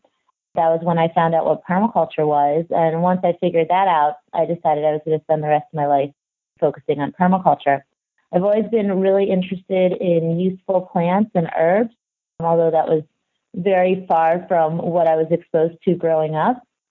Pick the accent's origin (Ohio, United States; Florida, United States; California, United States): Ohio, United States; Cleveland; Well, I grew up in Cleveland, Ohio, and I was in the suburbs